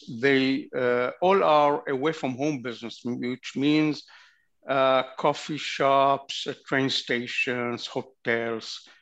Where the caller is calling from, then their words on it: Tel Aviv, Tel Aviv District, Israel; Well, I'm joining from Tel Aviv